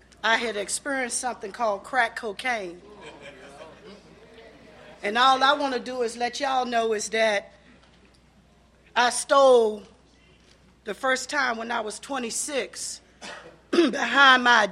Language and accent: English; Lynchburg, Virginia, United States; You know, originally I'm from Lynchburg, Virginia.